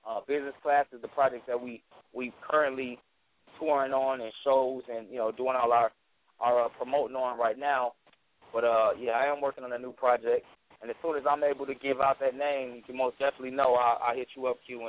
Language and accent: English; Minnesota, United States; Where am I originally from? I'm from right here. I'm in Minnesota.